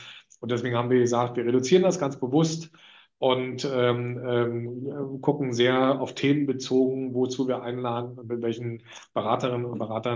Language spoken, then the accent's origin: German; Berlin, Germany; ich bin ja als Berliner, der ja in Reinickendorf groß geworden ist